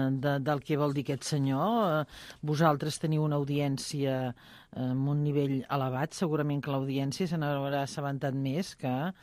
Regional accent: Mataró, Catalonia, Spain; jo, com sabeu, soc de Mataró

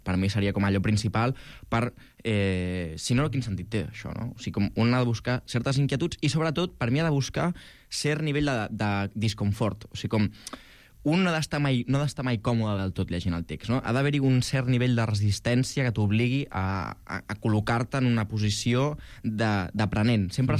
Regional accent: Catalonia, Spain; Jo soc del Baix Llobregat.

